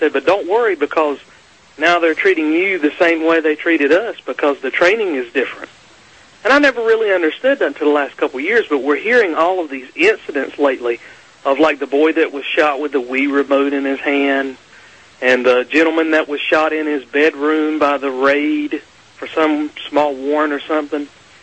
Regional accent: North Carolina, United States; because I'm from North Carolina, this guy's from North Carolina

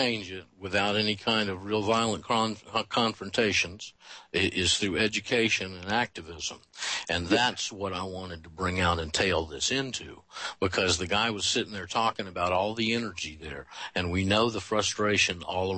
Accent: Panama City, Florida, United States; And I've done an extensive amount of fishing down off my hometown, Panama City, and in the Gulf Coast.

